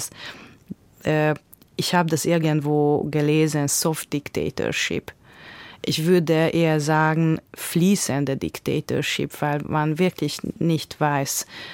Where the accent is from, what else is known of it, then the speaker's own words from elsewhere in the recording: Hungary; first language Hungarian; German is a second language; ich spreche Ungarisch, Ungarisch ist meine Muttersprache und das ist am tiefsten in mir natürlich und die ungarische Kultur halte ich für sehr wichtig